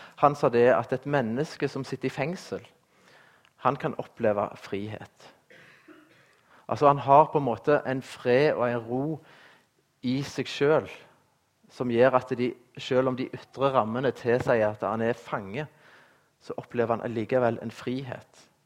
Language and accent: Norwegian; Rogaland, Norway; Når jeg vokste opp inn i Ryfylke, som dere sikkert vet, nærmeste nabo til bedehuset